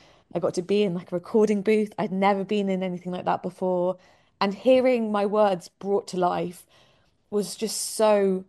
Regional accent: London, United Kingdom; As I'm sure your listeners can hear, I am very much from the South. I'm from London, but my mum is Geordie.

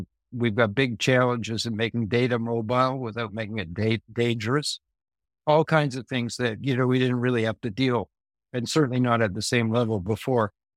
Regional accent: Canada; I grew up in Canada

